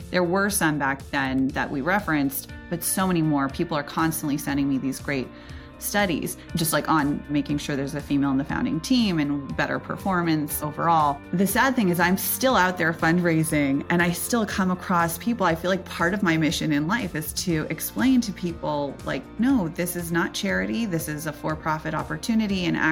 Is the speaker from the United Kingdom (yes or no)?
no; California, United States; I grew up in Silicon Valley around entrepreneurs and investors.